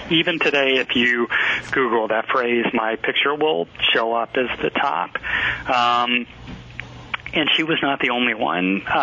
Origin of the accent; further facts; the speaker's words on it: the South, United States; So I grew up in the South in the 60s, and being gay just simply wasn't an option.